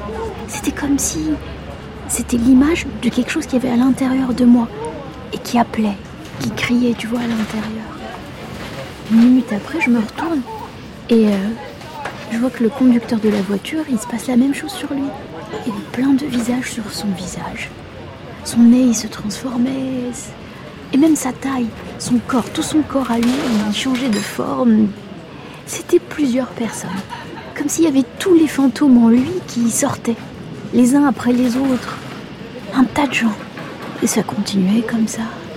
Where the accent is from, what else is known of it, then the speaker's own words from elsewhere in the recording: Bessèges, Occitanie, France; Bah oui, moi, je viens de Bessèges.